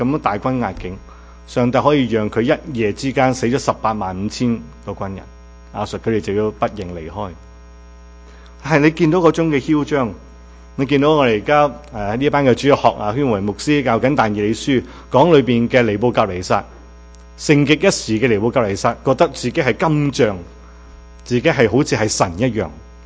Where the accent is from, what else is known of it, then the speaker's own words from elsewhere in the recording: China; 当我自己身为一个中国人，我都是关心爱我自己的祖国，爱我的同胞。